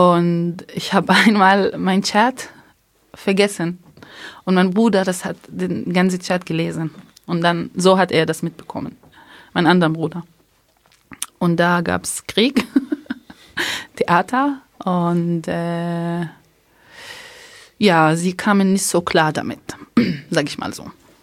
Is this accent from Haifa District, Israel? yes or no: yes; Haifa District, Israel; German is a second language; now in Germany; In der Nähe von Haifa in Palästina.